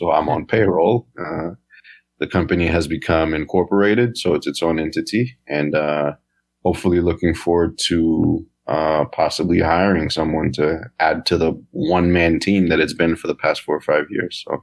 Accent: Haiti; So I grew up in Haiti, and we have Carnival over there, which is like a three-day, you know, celebration, parties and costumes and stuff like that.

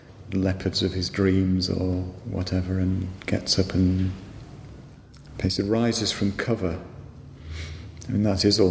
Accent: West Midlands, United Kingdom; I grew up in the West Midlands, which is a long way from the sea

